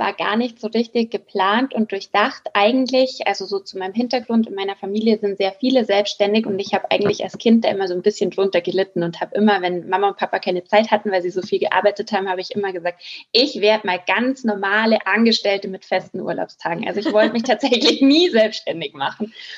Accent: Bavaria, Germany; Ich bin noch 28 Jahre, bald nicht mehr, aber noch bin ich 28 Jahre. Ich komme aus der Nähe von München. Südlich von München aus Oberbayern, auch wenn man es nicht immer hört bei mir.

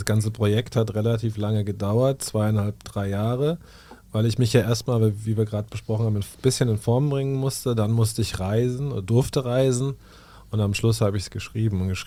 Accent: Munich, Bavaria, Germany; Nein, ich komme aus München

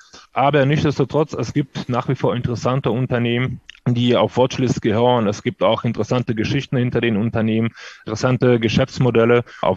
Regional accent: Odesa, Odesa Oblast, Ukraine; German is a second language; now in Germany; Ich stamme aus der Ukraine ursprünglich, ich komme aus Odessa, aus einer wunderschönen Stadt am Schwarzen Meer.

